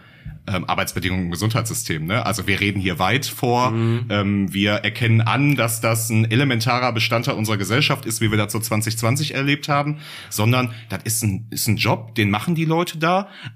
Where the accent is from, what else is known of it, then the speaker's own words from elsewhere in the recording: Oberhausen, North Rhine-Westphalia, Germany; born there; Ich bin in Oberhausen geboren. Das hat damit zu tun, dass meine Mutter Krankenschwester in Oberhausen war.